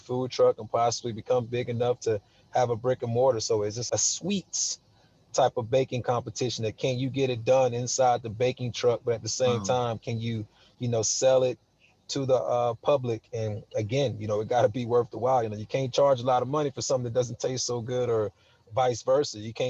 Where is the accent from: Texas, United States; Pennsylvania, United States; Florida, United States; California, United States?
Texas, United States; I was like, "Man, I'm not from here. I'm from Texas."